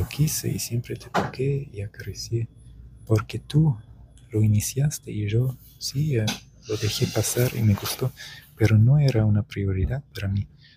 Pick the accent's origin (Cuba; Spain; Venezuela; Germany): Germany; Es el meollo de lo que soy, mi identidad nacional, siendo alemán.